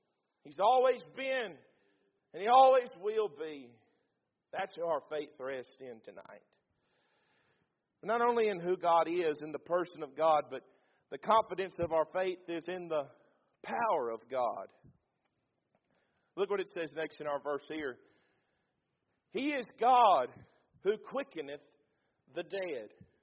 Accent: Mississippi, United States; Now listen, I'm from Mississippi. I'm not that smart.

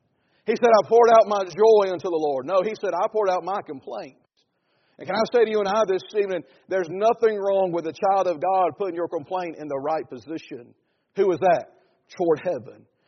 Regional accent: North Carolina, United States; Now, I was raised in North Carolina. And one thing in North Carolina that my mama and granddaddy and grandmama and all of them taught me was this.

